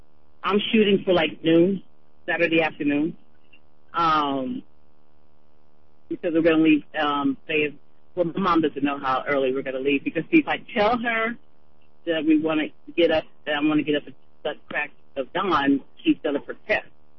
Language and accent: English; California, United States; So, as a Californian, what can I do to aid in making this happen?